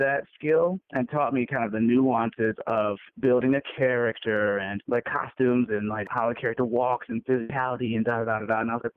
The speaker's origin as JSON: {"language": "English", "town": "Aurora", "region": "Colorado", "country": "United States", "tie": "born or raised there", "said": "I grew up in Aurora, which is just a suburb of Denver."}